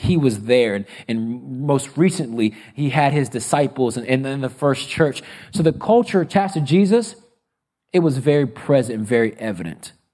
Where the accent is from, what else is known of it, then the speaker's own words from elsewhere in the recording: United States; because I'm very American